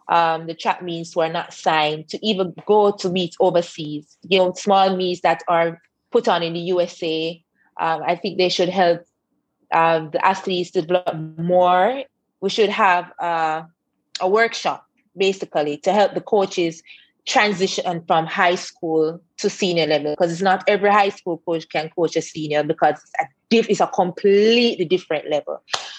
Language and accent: English; Mandeville, Manchester Parish, Jamaica; And I'm from Mandeville.